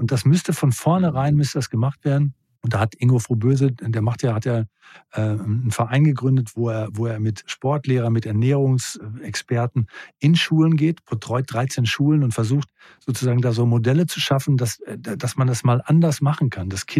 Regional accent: North Rhine-Westphalia, Germany; Ich bin sehr, sehr im Ruhrgebiet aufgewachsen. Da hat man sehr derben Humor.

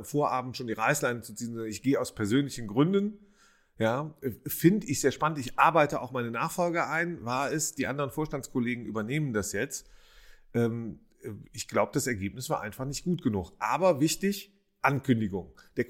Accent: Rhineland, Germany; jemand aus dem Rheinland, aus meiner Heimat

